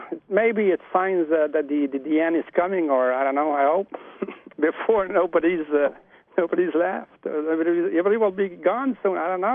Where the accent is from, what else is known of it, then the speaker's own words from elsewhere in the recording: Montreal, Quebec, Canada; from Montreal